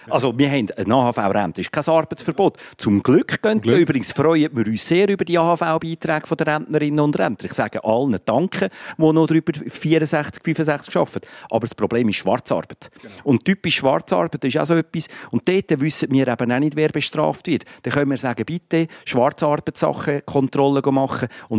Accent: Switzerland; als Schweizer und als Schweizer finde ich das richtig.

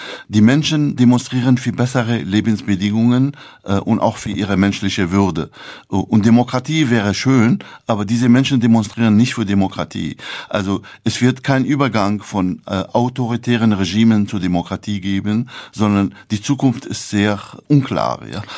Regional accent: Damascus, Damascus Governorate, Syria; Ich stamme aus Damaskus.

